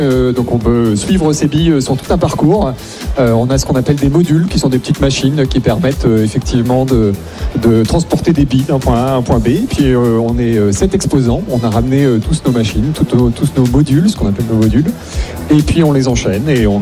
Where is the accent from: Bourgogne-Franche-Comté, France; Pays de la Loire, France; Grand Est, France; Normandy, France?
Grand Est, France; Et donc voilà, on est du coin, on est du Grand Est et de la Bourgogne.